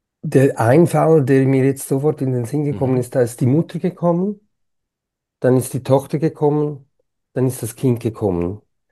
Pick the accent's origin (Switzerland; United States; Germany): Switzerland; accent: Swiss; Aber ich bin ein typischer Schweizer. Weißt du, ich kann mich nicht überwinden. Ich habe immer den Schweizer Slang dazu.